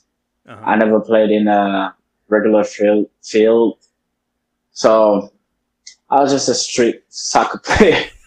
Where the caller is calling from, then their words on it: Senegal; Senegal. It's in West Africa.